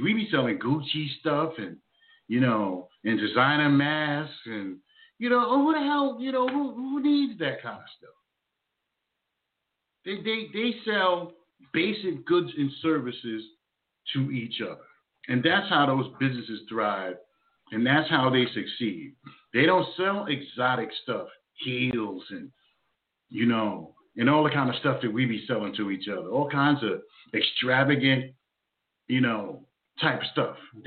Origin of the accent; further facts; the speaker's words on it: Jersey City, New Jersey, United States; I'm a product of Jersey. Well, not a product of Jersey, but I grew up in Jersey City. I'll put it like that.